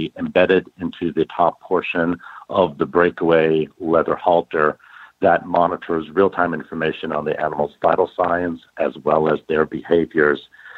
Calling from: Austin, Texas, United States; Yeah, well, I'm actually very glad to say I'm back in Austin, Texas. I've been on a 11-day road show, if you would, so very happy to be home.

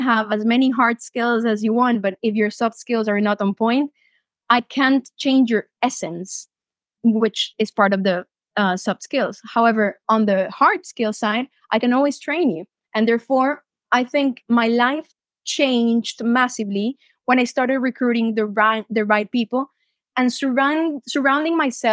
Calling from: Thailand; I'm connecting from Thailand today

